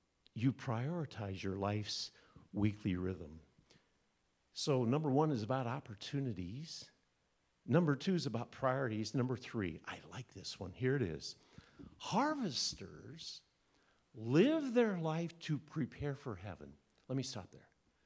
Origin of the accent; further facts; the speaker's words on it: Iowa, United States; As many of you know, I grew up in Iowa, and Dad died when I was 14.